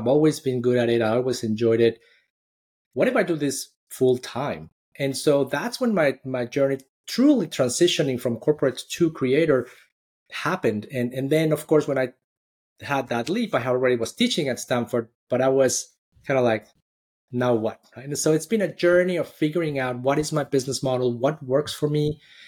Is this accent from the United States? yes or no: no; Mexico City, Mexico; Well, my journey really started in Mexico City. So I'm born and raised in Mexico City. I studied engineering there